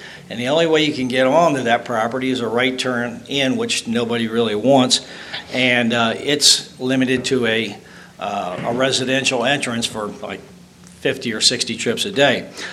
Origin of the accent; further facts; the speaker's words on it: Milford, Delaware, United States; from Milford, and I'm a commercial realty with Sotheby's down in Rehoboth.